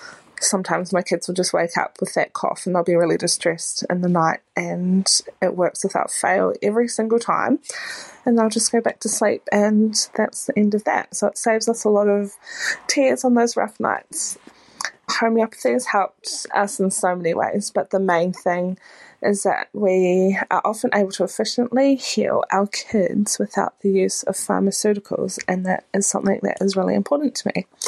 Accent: Perth, Western Australia, Australia; I'm from Perth in Western Australia.

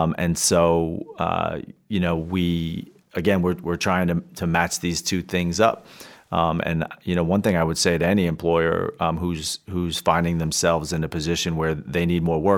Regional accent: New York City, New York, United States; I grew up in New York City. I have lots of brothers and sisters.

